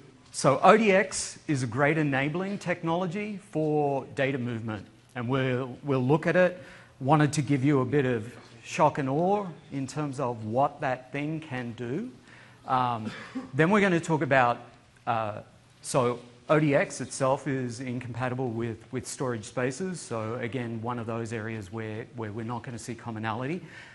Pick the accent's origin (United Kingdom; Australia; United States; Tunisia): Australia; accent: Australian; And in that 15 years, I've been incapable of getting rid of my Australian accent. So my background is from Australia.